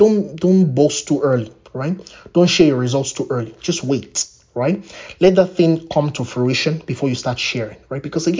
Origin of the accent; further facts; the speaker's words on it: Nigeria; It's a very classic saying in where I'm from. So I'm from Nigeria, by the way.